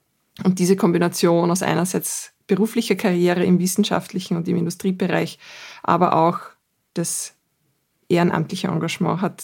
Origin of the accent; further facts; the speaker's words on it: Burgenland, Austria; Ich komme aus dem Südburgenland, habe dort eine HTL für Informatik gemacht